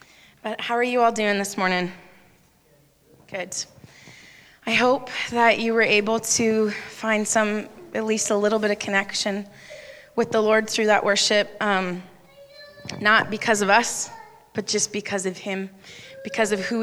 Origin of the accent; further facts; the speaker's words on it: Regina, Saskatchewan, Canada; I'm from Regina originally.